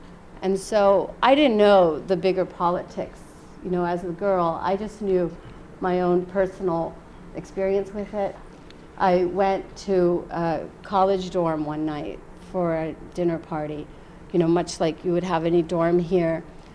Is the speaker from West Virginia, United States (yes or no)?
yes; West Virginia, United States; I was a good Muslim girl growing up in West Virginia when my dad and mom told me, you're not going to go anywhere to college but our hometown university.